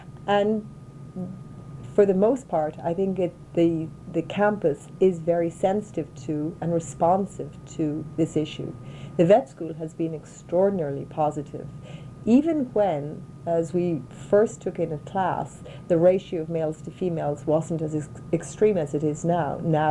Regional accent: Ireland; growing up in Ireland, in, you might call it a male-dominated society, but in fact it's somewhat matriarchal in its own way.

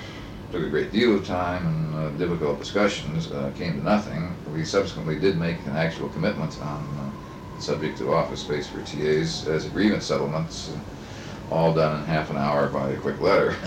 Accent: Madison, Wisconsin, United States; I was born in Madison, Wisconsin, oddly enough for a UW faculty member, in 1929. And, lived here, went to school here until I went off to college in 1947.

